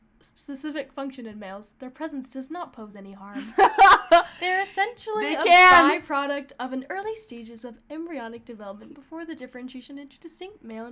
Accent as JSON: {"language": "English", "region": "Utah", "country": "United States", "said": "And we were like, we're from Utah."}